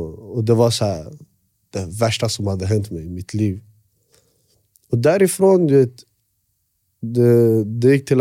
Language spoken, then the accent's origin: Swedish; Västerås, Västmanland County, Sweden; Alltså jag är född och uppväxt i Råby.